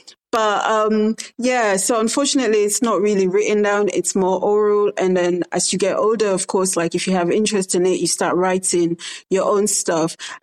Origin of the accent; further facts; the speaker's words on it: Sierra Leone; now in England; I came from Sierra Leone and straight into Kent, Westmoreland. I wasn't in an area where there's African shops